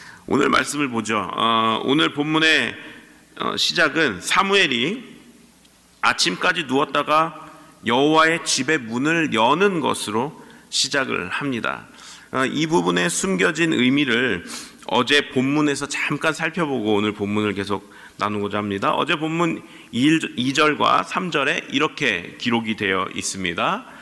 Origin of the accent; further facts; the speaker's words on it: Seogwipo, Jeju, South Korea; now in New Jersey, United States; 저는 대한민국 제주도에서 왔습니다. 네, 서귀포 제일 남단 한 가운데에서 왔어요.